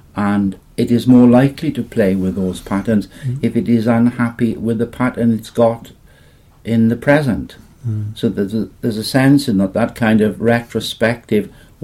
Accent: Bedlinog, Wales, United Kingdom; now in Durham, United Kingdom; My home village is a village called Bedlinog, which is top end of the valleys.

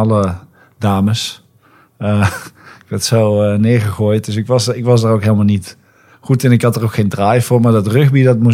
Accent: Roosendaal, North Brabant, Netherlands; En ik kom uit Roosendaal.

